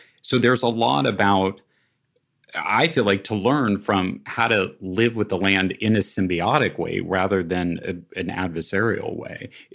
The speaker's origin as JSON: {"language": "English", "town": "Westwood", "region": "Kansas", "country": "United States", "tie": "born or raised there", "said": "I grew up on Shawnee land, and I just actually read in the city that I grew up in, which is called Westwood, Kansas, which is a tiny little suburb"}